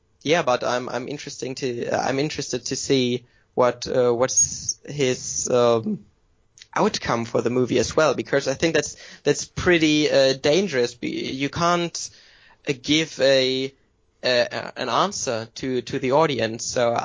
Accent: Leipzig, Saxony, Germany; I know a theater in Leipzig, which is my hometown

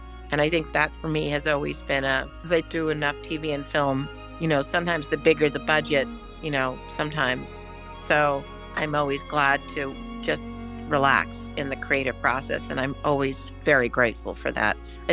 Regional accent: New York City, New York, United States; I grew up in New York City, sneak down.

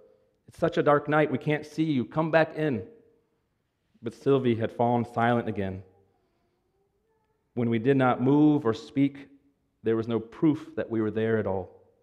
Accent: Pennsylvania, United States; Maybe the story, this scene, stands out to me when I grew up in Pennsylvania. In an old house, the power seemed to always go out, and we end up on the front porch.

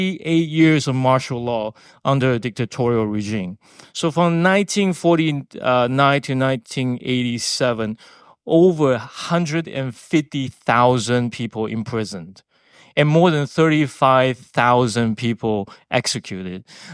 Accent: Taiwan; first language Taiwanese; English is a second language; I grew up along with my classmates were forbidden to speak my native tongue, Taiwanese, in school.

